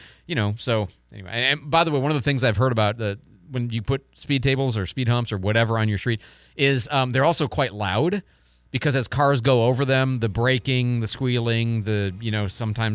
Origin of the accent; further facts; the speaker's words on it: Illinois, United States; okay, I'm from Illinois.